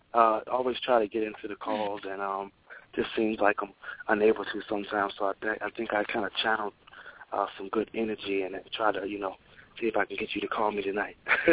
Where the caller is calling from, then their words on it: Virginia, United States; I'm calling from Virginia.